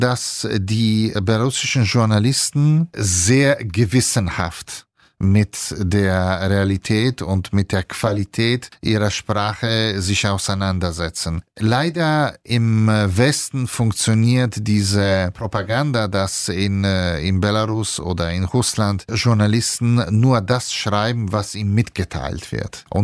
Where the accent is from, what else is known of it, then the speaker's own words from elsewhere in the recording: Italy; German is a second language; Ja, ich bin Italiener